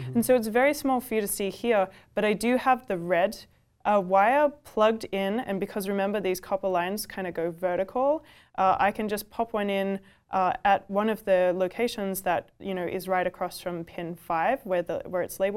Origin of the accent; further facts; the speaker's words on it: New York, United States; they're also New York based. So I'm from New York.